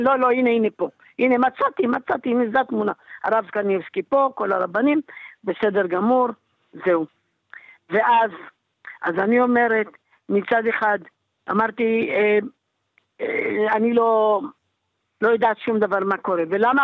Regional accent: Jerusalem, Jerusalem District, Israel; אני מירושלים.

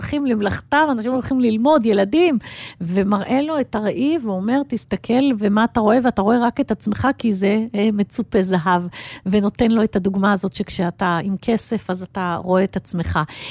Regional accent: Rehovot, Central District, Israel; כן, אני באתי מרחובות והלכתי ללמוד בוולף, זאת אומרת, הייתי צריכה להתקבל

